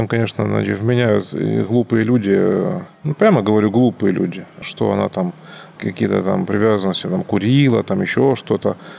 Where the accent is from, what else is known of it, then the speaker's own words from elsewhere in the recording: Donetsk, Donetsk Oblast, Ukraine; now in Moscow, Russia; Потому что я там приехал из Донецка какого-то в Москву, и сразу берите